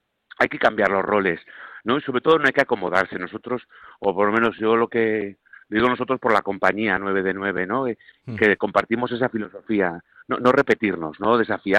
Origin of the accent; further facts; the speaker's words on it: Aragon, Spain; yo tengo familia, somos de Aragón, estamos muy pegados